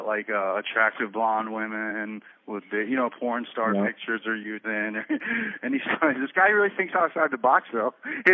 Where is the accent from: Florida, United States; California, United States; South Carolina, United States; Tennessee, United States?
Florida, United States; But later he was like, I don't know how he knew that I was from Florida, because it's not in any of my other social media shit.